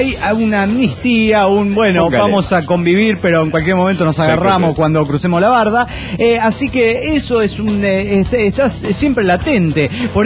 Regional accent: Argentina; de Argentina.

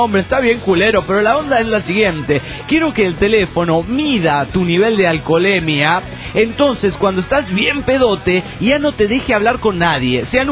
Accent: Rosarito, Baja California, Mexico; de Rosarito, Baja California, México.

